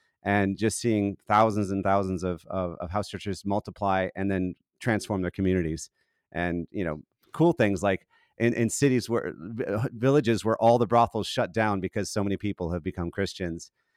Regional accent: Alaska, United States; also born or lived in Minnesota; I'm from Alaska originally and then Minnesota most of my life, so I've been doomed to the cold most of my life.

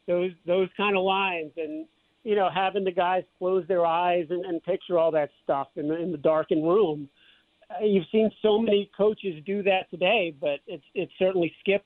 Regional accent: Philadelphia, Pennsylvania, United States; I'm originally from Philadelphia

